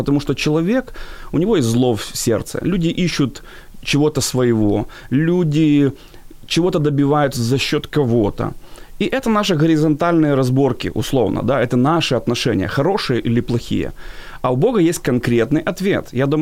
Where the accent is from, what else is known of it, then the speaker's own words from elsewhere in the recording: Mykolaiv, Mykolaiv Oblast, Ukraine; Вот, я сам из Николаева, у нас есть свой мэр